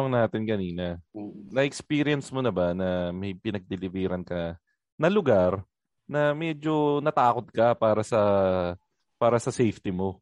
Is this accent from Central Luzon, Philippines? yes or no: no; Taguig, Metro Manila, Philippines; Pero alam ko yung lugar na yan kasi taga-Taguig ako dati. Sa may ano, kabilang side ng app ng ano, ng BGC. Pagtawid ng C5.